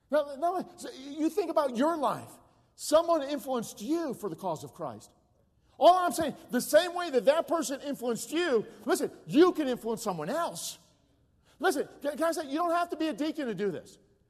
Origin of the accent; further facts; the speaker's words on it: Chicago, Illinois, United States; She said, Chicago. I said, really? What part? And I said, that's where I'm from.